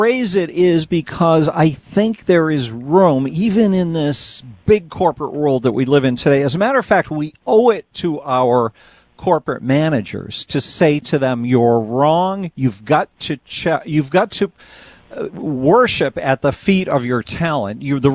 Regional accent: Boston, Massachusetts, United States; I do recall growing up in Boston that the local hit station, whether it was MEX or whatever, that they would mix in an occasional local artist.

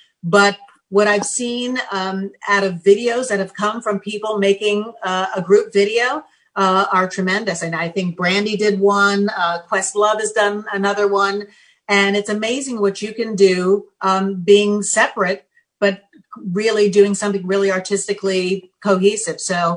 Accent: New York, United States; But, you know, I was one of the lucky ones. I grew up in New York.

